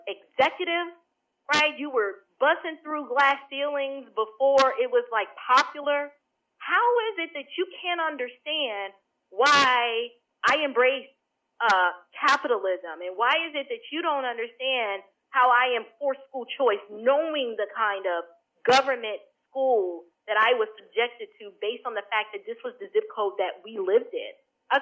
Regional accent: New York City, New York, United States; considering I grew up in an urban context. I'm originally from Bronx, New York, right?

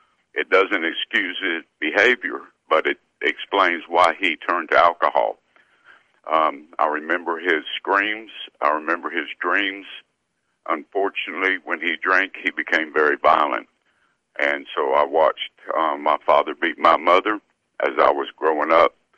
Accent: Tennessee/North Carolina border, United States; born there; Well, I was born up on near the Tennessee and North Carolina line, and it's way up in the mountains.

